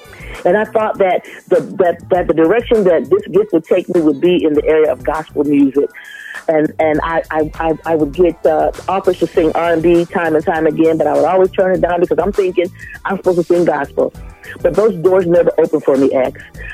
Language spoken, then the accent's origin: English; Toledo, Ohio, United States; I grew up in Toledo, Ohio